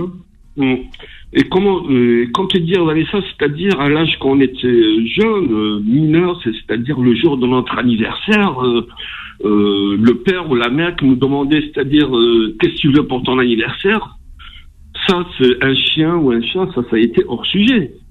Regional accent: Algeria; moi, je suis algérien

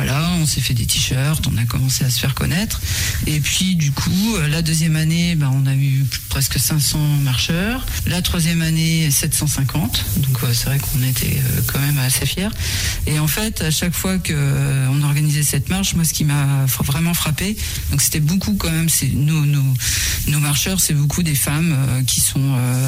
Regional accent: Bressuire, Nouvelle-Aquitaine, France; on est tous originaires de Bressuire, du Bocage, mais on a tous des vies un peu à l'extérieur

